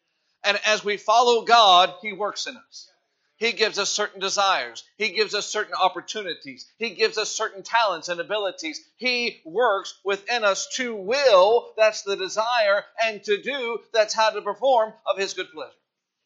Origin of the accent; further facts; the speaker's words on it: Indiana, United States; I'm from Indiana. She's from California. We met in Tennessee.